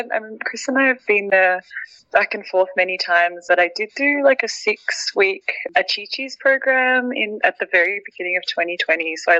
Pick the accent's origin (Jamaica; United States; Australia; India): Australia; Adelaide, South Australia; I grew up in Adelaide, and it's even less Indonesian food in Adelaide.